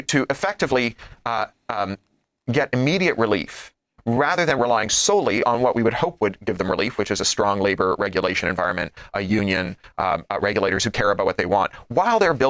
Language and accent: English; Toronto, Ontario, Canada; You know, I grew up in Toronto